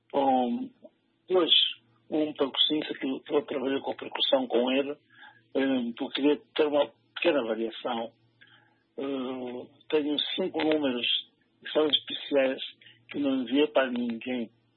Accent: Mozambique; sou paciente, e de Moçambique, concretamente, onde cresci, em Moçambique, onde nasci.

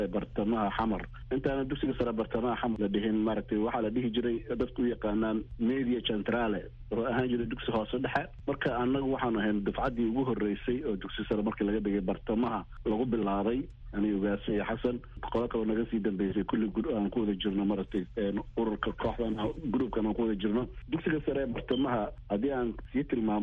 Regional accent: Mogadishu, Banadir, Somalia; also born or lived in Lower Juba; xamr baan kusoo koray

